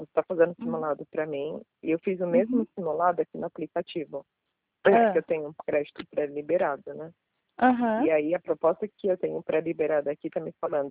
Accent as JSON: {"language": "Portuguese", "region": "São Paulo", "country": "Brazil", "lives_now": "Suzano, Brazil", "said": "eu sou de São Paulo. Eu nasci"}